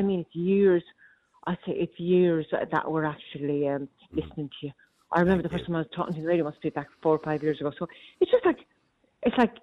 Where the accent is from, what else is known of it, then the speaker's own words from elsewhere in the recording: Galway, County Galway, Ireland; I've spoken to you a couple of times before. I'm from Galway.